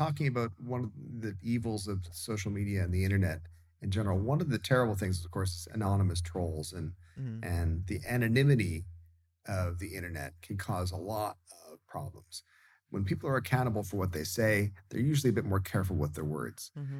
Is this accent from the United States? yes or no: yes; United States; I'm an American. And it just sounds very Trumpy to me